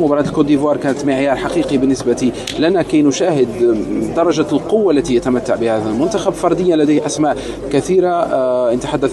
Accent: Morocco; حسب رأينا كمغاربة على الأقل

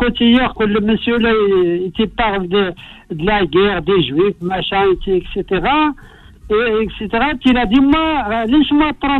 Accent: Morocco; Chez nous, au Maroc, il y a la liberté

